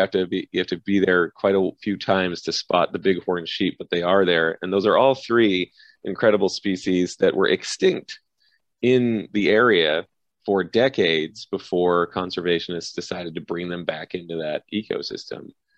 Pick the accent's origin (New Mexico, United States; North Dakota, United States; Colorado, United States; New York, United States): North Dakota, United States; I was born and raised in Western North Dakota, near Theodore Roosevelt National Park.